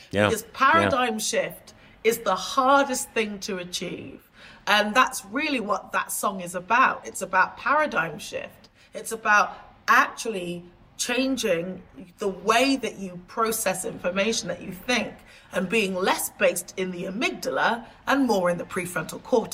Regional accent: England, United Kingdom; I'm an English woman, and so I've come from the OGs.

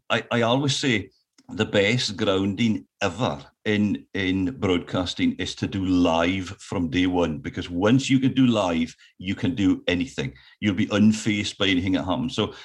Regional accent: Scotland, United Kingdom; accent: Orkney; I got a letter for the Scots Tongue Society congratulating me on maintaining my strong Orkney accent.

